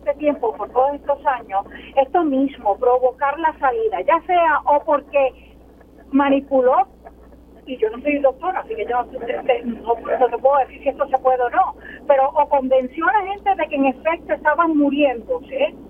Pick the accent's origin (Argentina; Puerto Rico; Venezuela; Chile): Puerto Rico; como puertorriqueña, como mujer, no soltemos este tema